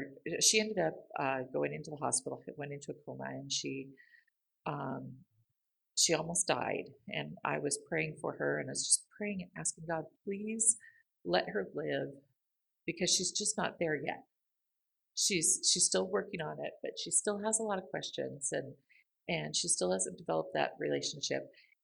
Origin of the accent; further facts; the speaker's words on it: Seattle, Washington, United States; Well, I was born in Seattle and have lived here all my life, so yeah.